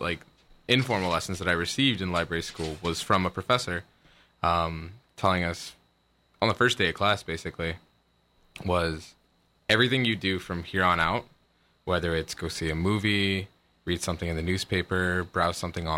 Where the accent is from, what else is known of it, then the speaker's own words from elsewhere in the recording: Illinois, United States; now in Hawaii, United States; I'm originally from Illinois.